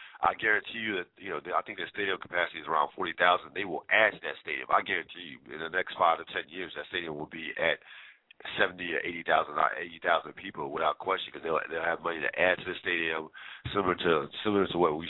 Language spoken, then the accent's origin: English; New Jersey, United States; I can't say devastating because I'm from New Jersey. You have to remember that. And when I was growing up, Rutgers football was an afterthought.